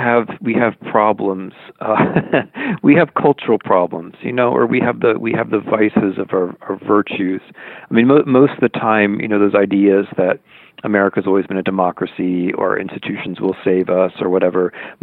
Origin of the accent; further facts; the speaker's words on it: Midwest, United States; although I'm American, you know, and I come from here, I come from the Midwest, I can throw a curveball, all that.